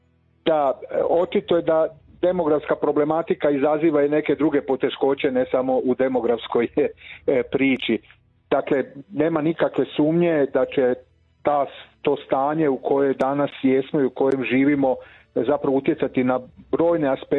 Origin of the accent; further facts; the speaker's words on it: Croatia; Zapravo samo u tome hoćemo li mi u nekom mjeri kao Hrvati.